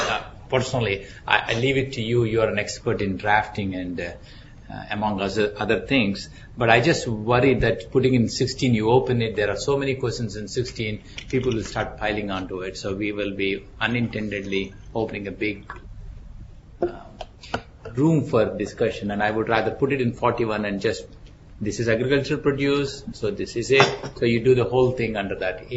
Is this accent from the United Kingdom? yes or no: no; India; English is a second language; I don't know macadamia, I'm from India, I used to tackle mangoes.